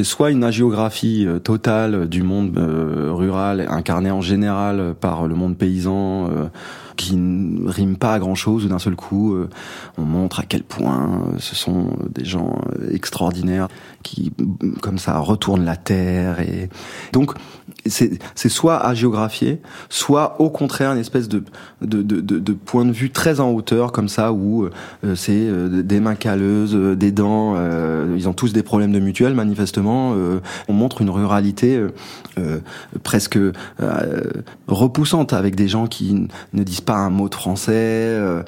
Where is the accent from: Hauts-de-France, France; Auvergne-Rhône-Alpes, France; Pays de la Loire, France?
Pays de la Loire, France; Longué-Jumelles; also born or lived in Angers; Je suis né à Angers. Dans le 49 en Anjou, et j'ai grandi dans un village, dans une petite ville qui s'appelle Longué-Jumelles, dans le Maine-et-Loire, que l'on qualifie chez nous de Nord-Loire